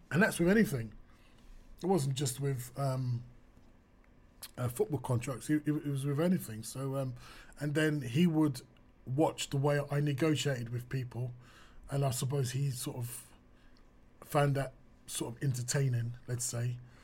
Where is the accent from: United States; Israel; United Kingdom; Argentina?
United Kingdom; London; I'm from East London. And then we realised that our families lived about half a mile from each other.